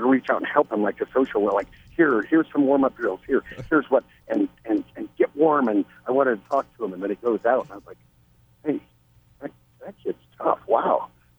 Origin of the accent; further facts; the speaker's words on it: Ireland; And then me, I'm Irish, and I'm like, oh, we got an Irish kid